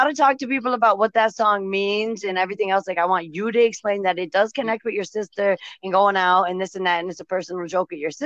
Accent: Massachusetts, United States; We talked about things about growing up in Massachusetts.

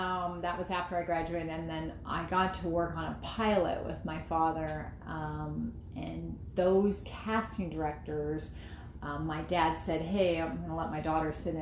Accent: Los Angeles, California, United States; I'm a native from Los Angeles, California.

